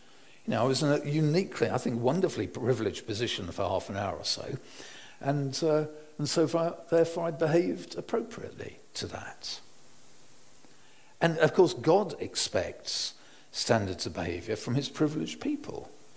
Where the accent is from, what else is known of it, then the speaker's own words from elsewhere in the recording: London, United Kingdom; I came from Rochester Diocese, because we came from southeast London